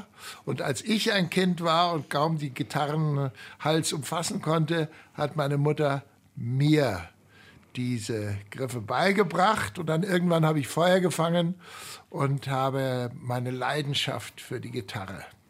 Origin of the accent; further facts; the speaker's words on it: Germany; ich hätte ja sagen können, ich bin Deutscher, ich komme hier als Schuldiger oder so